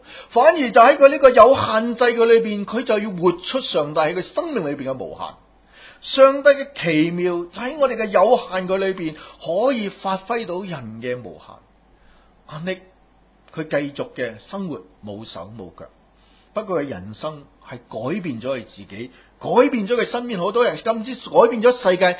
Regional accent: Hong Kong; 今天我们身为香港人，身为在一个这么特别的时代里面的香港人

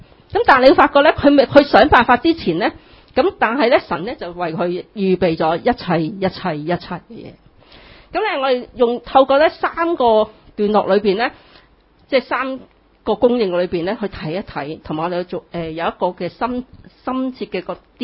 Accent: China; 咁食呢样嘢呢我哋中国人最叻㗎啦

